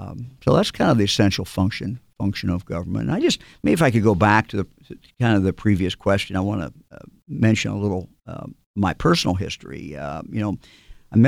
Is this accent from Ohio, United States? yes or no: yes; Yellow Springs, Ohio, United States; Well, I grew up in Greene County, Yellow Springs, and my family was in the wholesale seed business, a company started by my grandparents in the 1920s, a feed store downtown Yellow Springs.